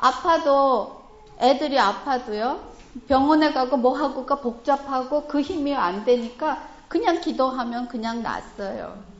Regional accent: South Korea; now in Japan; 일본 땅에서 살면서 내가 언제든지 하나님의 딸이에요, 언제든지 나는 한국 사람이에요

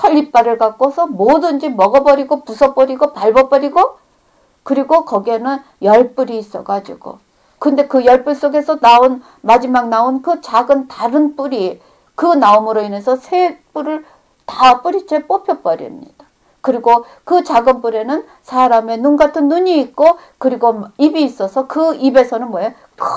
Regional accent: South Korea; 내가 한국 사람이라

